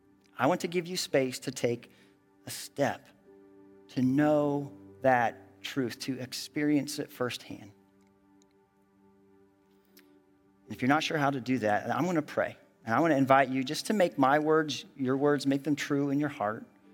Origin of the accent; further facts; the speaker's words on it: Midwest, United States; Growing up in the Midwest, I didn't get to see the ocean until I was 13 years old.